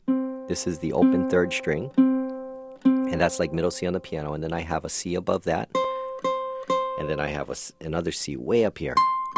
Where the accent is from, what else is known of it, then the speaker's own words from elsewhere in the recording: Hawaii, United States; Growing up in Hawaii, you know, everyone has an ukulele, you know, in their home, tucked away somewhere in the closet or something, you know.